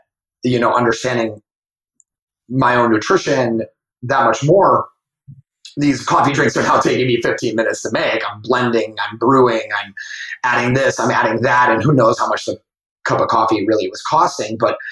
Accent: Wisconsin, United States; You know, I grew up playing sports in the Midwest, in Wisconsin.

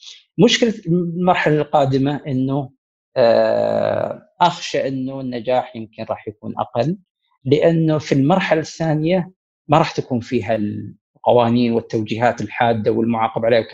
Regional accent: Saudi Arabia; إحنا عندنا في السعودية في ثقافة اللي هي متمركزة حول الأسرة

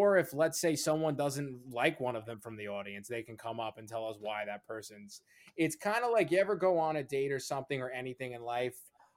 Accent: Wantagh, New York, United States; You got it. Yeah, of course. Called Wantagh on Long Isla

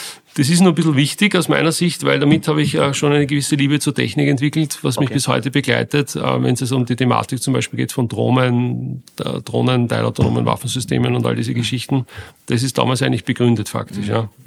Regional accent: Lower Austria, Austria; ich bin in der Buckligen Welt aufgewachsen. Das ist ein Gebiet südlich von Wiener Neustadt, das an die Buckelige Welt grenzende Burgenland quasi, faktisch ist da gleich in der Nähe, getrennt durch die Rosalia.

